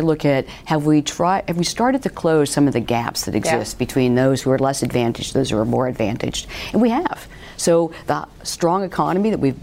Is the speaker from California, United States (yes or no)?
yes; San Francisco, California, United States; I just say I'm from San Francisco.